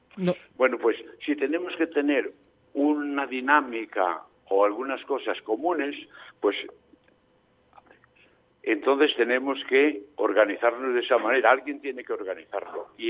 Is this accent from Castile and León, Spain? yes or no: yes; Bustillo del Páramo, Castile and León, Spain; desde Bustillo del Páramo, que es mi pueblo, que es que limita ya con León